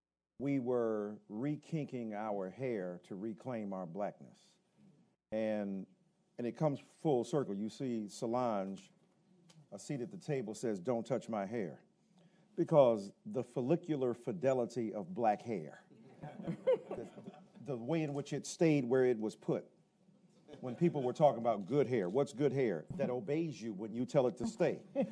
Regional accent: Newark, New Jersey, United States; And for like young inner city folks, I'm from Newark, New Jersey

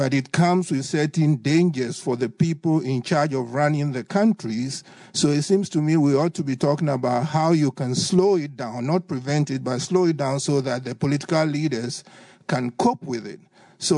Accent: Ghana; I'm from Ghana.

